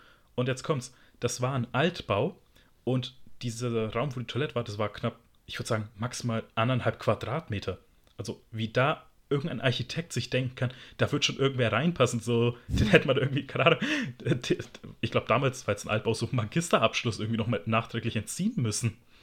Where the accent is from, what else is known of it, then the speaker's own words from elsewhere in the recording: Berlin, Germany; weil für mich Berlin ist halt wirklich meine Heimat einfach